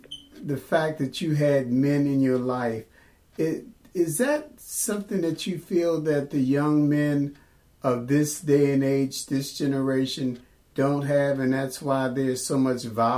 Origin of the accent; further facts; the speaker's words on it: Washington, District of Columbia, United States; as you were growing up in this community, and we are from Washington, D.C., in the Trinidad community, we all played basketball and football together and just did some things.